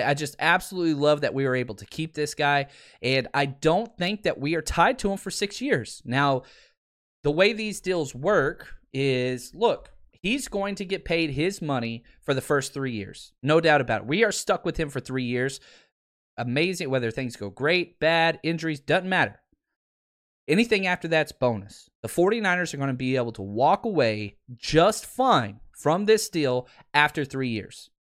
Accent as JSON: {"language": "English", "country": "Ireland", "said": "And I am Irish."}